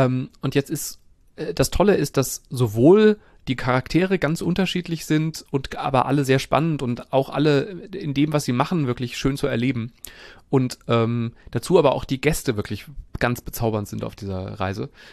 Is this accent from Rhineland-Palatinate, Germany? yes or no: no; Langen, Hesse, Germany; Ich muss mal kurz meine alte Heimatstadt Langen rügen.